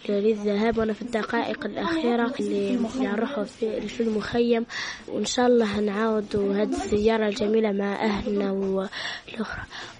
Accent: Algeria; جينا باش نحوس ونكتشف المناطق الخلابة اللي شفناها، نكتشفوا بلادنا الجزائر.

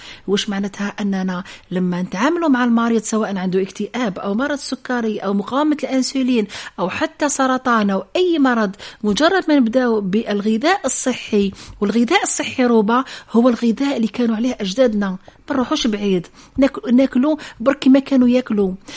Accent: Zoui, Khenchela Province, Algeria; also born or lived in Algiers; أصولي هي من جبال أوراس وهي من منطقة زوي حيث يعني مع أنني من مواليد العاصمة القبة لكن أصولي الحقيقية وأجدادي يعني كلهم يعني من نزوي هي منطقة يعني التي تعلمت فيها رعي الغنم والتي يعني تأصلت فيها والتي صقلت شخصيتي

